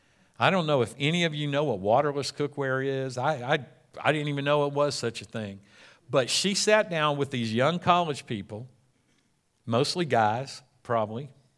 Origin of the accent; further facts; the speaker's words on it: Atlanta, Georgia, United States; I would tell people I'm not from Forest Park. I'd say, yeah, I'm from Atlanta.